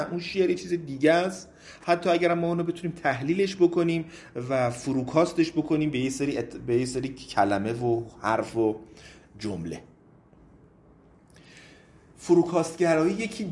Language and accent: Persian; Iran; خدا رو شکر که ما ایرانی هستیم و غذای قرمه سبزی رو دوست داریم